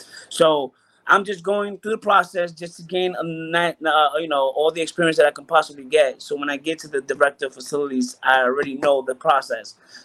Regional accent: Ponce, Puerto Rico; born there; Where I was born in Ponce, Puerto Rico.

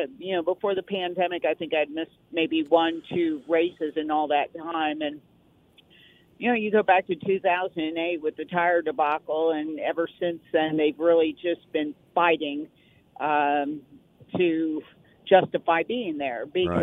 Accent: Midwest, United States; I grew up in the Midwest. The Indianapolis Motor Speedway, that was the mecca of all motorsports to us.

